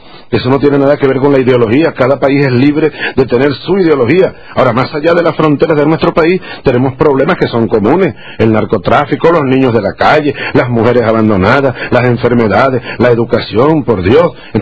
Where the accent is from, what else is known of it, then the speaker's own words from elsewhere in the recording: Venezuela; yo soy venezolano, no vengo aquí a meterme en las cosas internas.